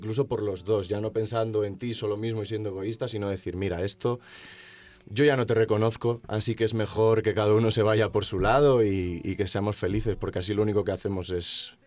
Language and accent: Spanish; Tui, Galicia, Spain; Esto fue en el concierto que di en mi pueblo, además, allí en Galicia.